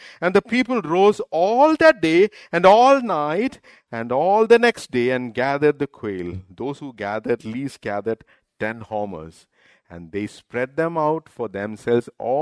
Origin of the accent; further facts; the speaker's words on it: Kerala, India; You know, I grew up in Kerala.